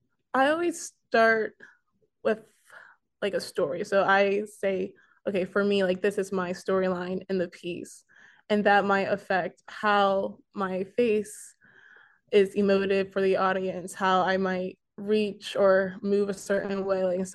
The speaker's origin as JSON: {"language": "English", "region": "Maryland", "country": "United States", "moved": "as an adult", "said": "And I'm originally from Maryland, so I wasn't able to like travel to New York as often when I was younger."}